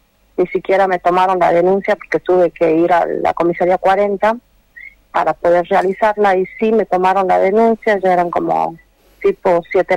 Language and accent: Spanish; Argentina; yo soy argentina